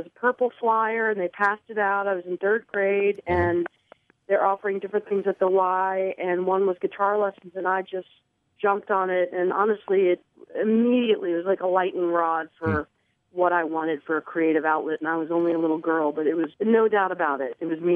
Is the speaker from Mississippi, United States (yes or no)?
no; Georgia, United States; also born or lived in Connecticut; And I was born in Connecticut, but moved to Georgia with my family when I was a little girl. My parents are from Ohio, so mm-hmm. I don't have an accent or anything really